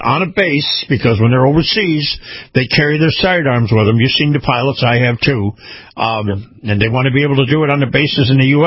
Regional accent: Florida, United States; even though I came from Florida, I was able to save money

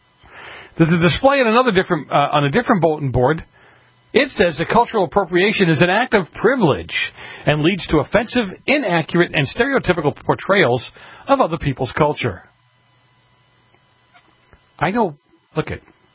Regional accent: Boston, Massachusetts, United States; because I grew up in Boston and nobody dressed flowery in February.

